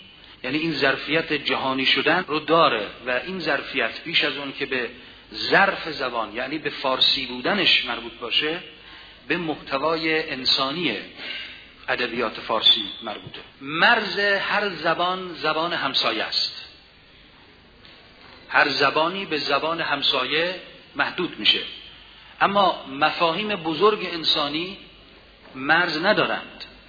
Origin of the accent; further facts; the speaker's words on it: Khorasan, Iran; born there; به سرزمینی که من در اون زاده شدم، یعنی خراسان، برمیگرده